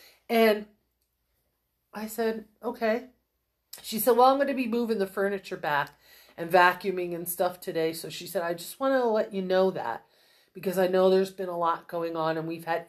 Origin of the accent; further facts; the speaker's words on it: Pennsylvania, United States; moved away as an adult; And I was born and raised in the North. I was 3 months shy of 40 when I moved down here. That's 40 years in the North. And I love my upbringing. I love my northern roots. I love everything about it. I was born in Pennsylvania.